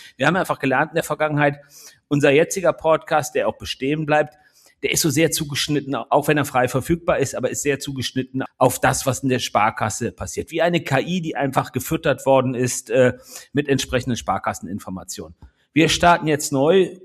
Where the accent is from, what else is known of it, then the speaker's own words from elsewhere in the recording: Rhineland, Germany; ich bin Rheinländer